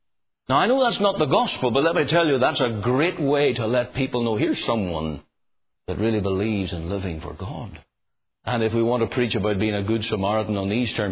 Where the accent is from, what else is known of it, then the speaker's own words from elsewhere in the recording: Canada; Do not be ashamed of being a Canadian. I'm not ashamed of being a Canadian.